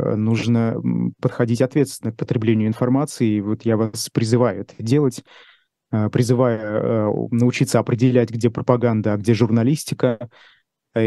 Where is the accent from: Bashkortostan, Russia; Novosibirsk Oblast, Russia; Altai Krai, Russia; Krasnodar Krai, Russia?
Bashkortostan, Russia; Ufa; also born or lived in Moscow; А ты откуда? Из Москвы. А точнее, из Уфы. Что ж, вот и я так отвечаю.